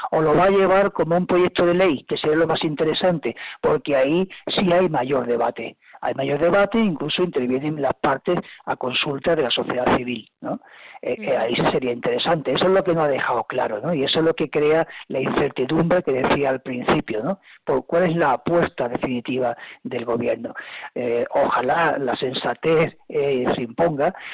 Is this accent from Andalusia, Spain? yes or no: yes; Andalusia, Spain; Y muchas veces no somos capaces de pensar como andaluces porque tenemos sobreinformación del resto de España, pero no de nuestro propio territorio.